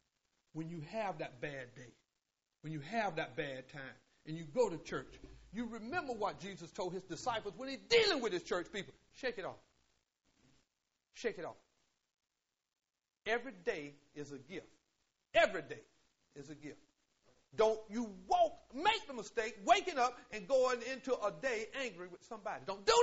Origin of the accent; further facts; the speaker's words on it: Willard, United States; I'm slow. I'm from Willard.